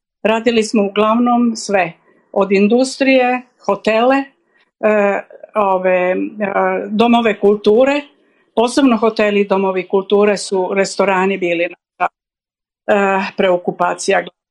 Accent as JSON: {"language": "Serbian", "region": "Belgrade", "country": "Serbia", "tie": "born there", "said": "rođena sam u Beogradu 24. oktobra 1941. godine. Završila sam arhitekturu, na moje veliko zadovoljstvo, na Beogradskom fakultetu"}